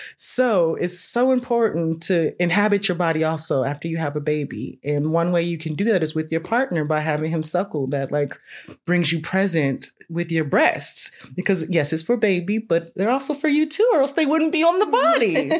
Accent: Los Angeles, California, United States; because I was raised from South Central, you know, from the hood.

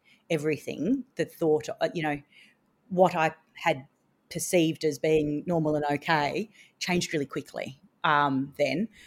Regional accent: Maddington, Western Australia, Australia; But no, I grew up in Maddington, in the foothills. I was, for the first 12 years of my life, with my mum, we were in Holmes West housing.

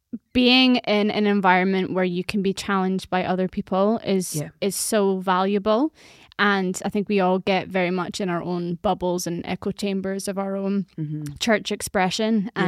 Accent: Scotland, United Kingdom; also born or lived in Wales; I've grown up in the UK, in a, like, you know, born in Wales, raised in Scotland, parents are English. Have some Irish.

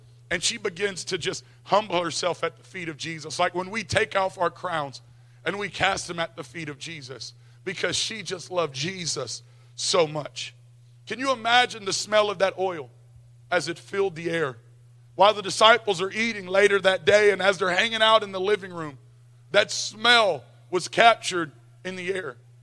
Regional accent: St. Louis, Missouri, United States; I thank God that when I came to Canada, I'm from St. Louis, Missouri, that y'all didn't pour oil on my head.

